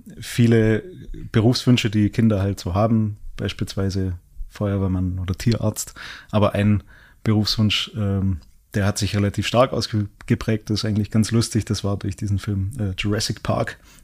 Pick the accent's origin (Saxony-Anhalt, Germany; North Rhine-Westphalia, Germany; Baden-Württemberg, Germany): Baden-Württemberg, Germany; Reutlingen; also born or lived in Arad, Romania; Habe dann dort die Schullaufbahn gemacht, also in Südwestdeutschland, in Reutlingen.